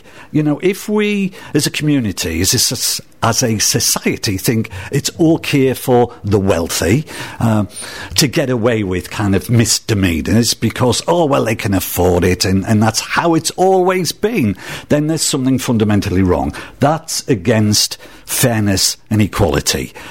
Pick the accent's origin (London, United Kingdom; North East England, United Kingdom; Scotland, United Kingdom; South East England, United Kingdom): North East England, United Kingdom; Sunderland; No, I'm a northeasterner. I'm from Sunderland.